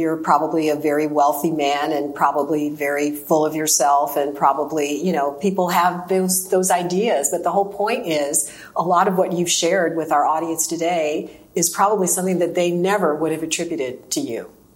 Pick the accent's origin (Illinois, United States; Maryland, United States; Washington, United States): Illinois, United States; Chicago; now in Houston, United States; But I grew up in Chicago, and I love Houston, and I don't ever see leaving here.